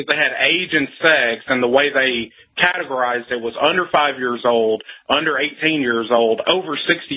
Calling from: Tennessee, United States; Tennessee.

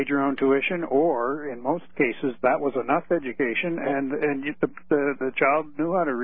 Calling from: Maine, United States; Oh, Maine.

